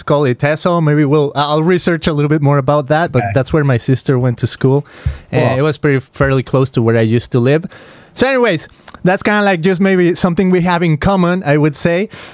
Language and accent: English; Guadalajara, Jalisco, Mexico; English is a second language; I want to say, you know, I come from Guadalajara, Mexico